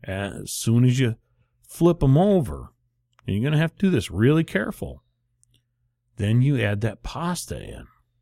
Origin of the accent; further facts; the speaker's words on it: Michigan, United States; since we are from the Great Lakes State